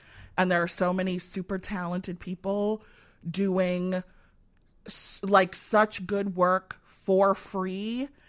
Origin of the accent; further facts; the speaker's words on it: Evanston, Illinois, United States; people who know that I'm from Evanston are going to get mad that we keep talking about Chicago because Chicagoans get real tight about that. But I did all of my work in Chicago.